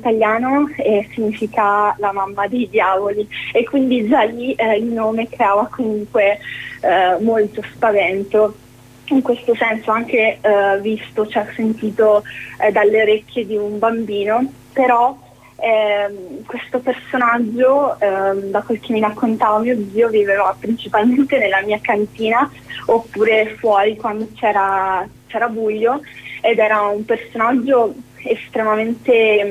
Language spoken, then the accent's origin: Italian; Transylvania, Romania; con le mie origini, con la mia terra d'origine, che appunto, come hai detto tu prima, è la Transilvania